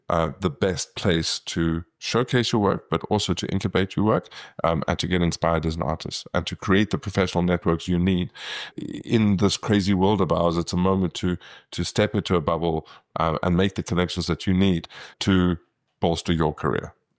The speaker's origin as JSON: {"language": "English", "town": "Kimberley", "region": "Northern Cape", "country": "South Africa", "tie": "born or raised there", "said": "So yeah, I grew up in Kimberley, and I stayed in small town South Africa for most of my life."}